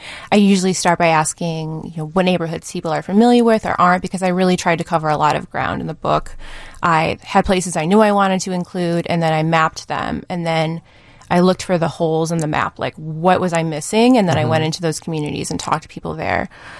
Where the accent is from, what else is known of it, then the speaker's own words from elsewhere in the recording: Cleveland, Ohio, United States; I think growing up, I grew up in Cleveland. We did a lot of trips around Ohio